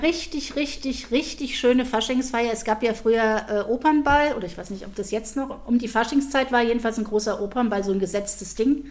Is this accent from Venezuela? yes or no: no; Lower Saxony, Germany; wir kommen ja eigentlich aus Niedersachsen.